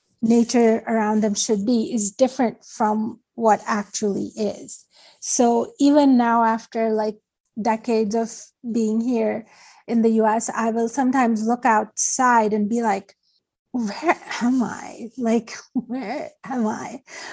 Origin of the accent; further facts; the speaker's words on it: Karachi, Sindh, Pakistan; I am originally from Pakistan, from Karachi